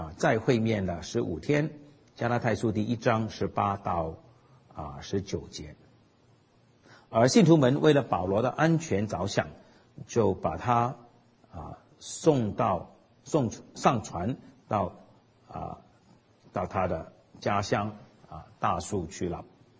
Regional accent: Hong Kong; 我的父母亲是在1949年前后到香港，所以我的确是在一个殖民地长大的。我念中学的时候，我们的学校学校的名字是伊丽莎白中学 Queen Elizabeth School

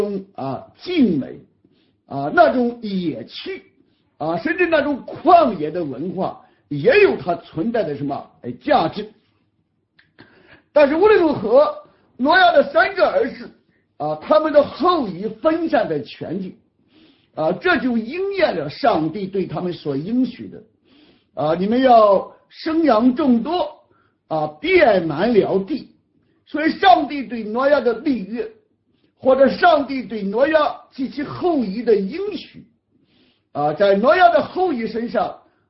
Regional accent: China; 因为我们中国人啊人为的城乡差距啊

